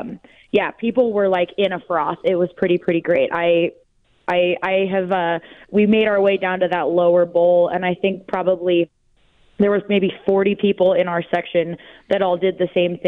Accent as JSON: {"language": "English", "region": "Wyoming", "country": "United States", "lives_now": "Denver, United States", "said": "I transplanted down to Denver, but we're from Wyoming."}